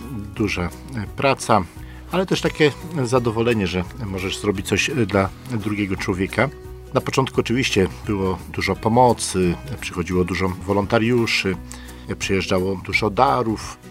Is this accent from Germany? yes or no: no; Eastern Ukraine, Ukraine; Polish is a second language; now in Poland; Jestem akurat Ukrainką ze stron, które rozmawiają na co dzień w języku rosyjskim, tam ze wschodniej Ukrainy.